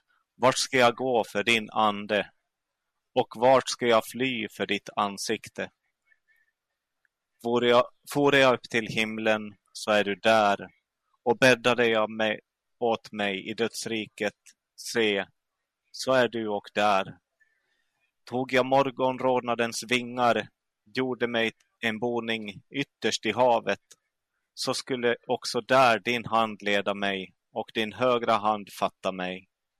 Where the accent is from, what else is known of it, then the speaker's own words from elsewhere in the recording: Pello, Lapland, Finland; Vi har kommit norrifrån, så som ni redan hörde, så hör jag hemma i Pello